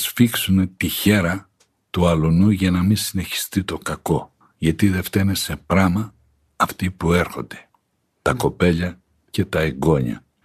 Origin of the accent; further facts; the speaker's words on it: Anogia, Crete, Greece; είμαι από τα Νόγια, από τον Ορεινόμηλο πόταμο